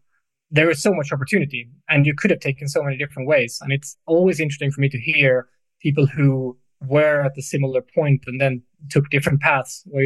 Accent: Sweden; moved away as an adult; also born or lived in California; I grew up in Sweden, as you can probably tell. And then I spent a lot of time in California. I moved to work for Apple in Cupertino after university.

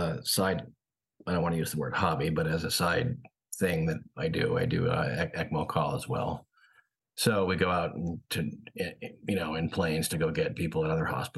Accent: California, United States; I grew up in Northern California. I went to med school at St. Louis, at St. Louis University

